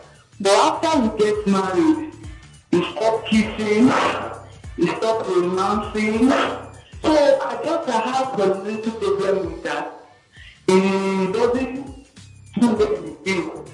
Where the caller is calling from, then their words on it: Kano, Nigeria; Yeah, I'm calling from Kano State.